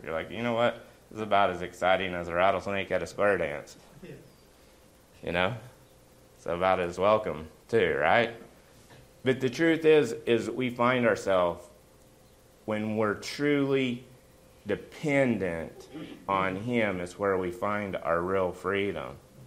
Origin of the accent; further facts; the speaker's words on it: Oklahoma, United States; I'm from Oklahoma, right? In our lakes, we don't have tides, right?